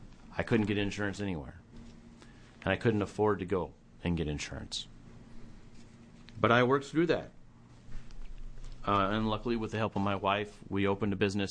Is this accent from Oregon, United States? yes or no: yes; Silverton, Oregon, United States; I'm from Silverton, Oregon. I'm a small business owner.